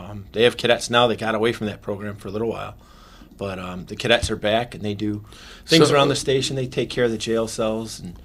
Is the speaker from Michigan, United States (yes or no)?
yes; Dearborn Heights, Michigan, United States; Yeah, I was born in Dearborn Heights, Michigan. My mom and dad still live there. Went to high school at Divine Child in Dearborn. Went to college in Kalamazoo.